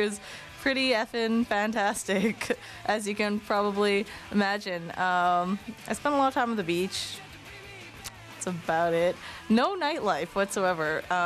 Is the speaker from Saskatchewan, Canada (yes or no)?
no; Vancouver, British Columbia, Canada; I was born and I grew up here in Vancouver. A fairly large urban city